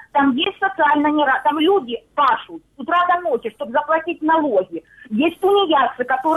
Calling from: Luhansk Oblast, Ukraine; Здравствуйте, Луганщина.

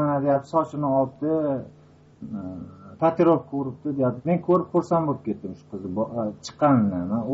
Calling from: Russia; Men Rossiyadan.

